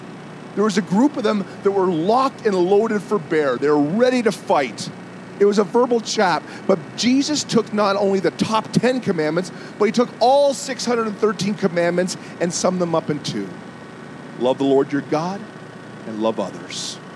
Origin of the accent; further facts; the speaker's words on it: Canada; hey, listen, I'm a pastor from Canada, and we're just looking to go to a church on Sunday